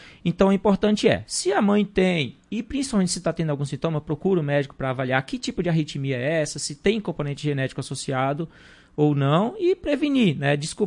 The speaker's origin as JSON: {"language": "Portuguese", "region": "Bahia", "country": "Brazil", "also_born_or_lived": "Brasília", "lives_now": "Marau, Brazil", "said": "Eu vim, sou natural da Bahia, né? Já morei"}